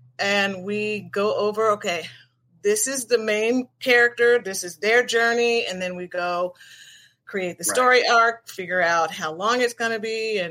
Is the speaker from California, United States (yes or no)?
no; Chicago, Illinois, United States; Well, born and raised in Chicago, Illinois, South Side.